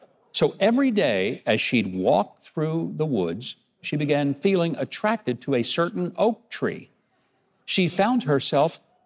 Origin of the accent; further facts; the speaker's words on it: Arkansas, United States; he was visiting the crater of Diamond State Park in my home state of Arkansas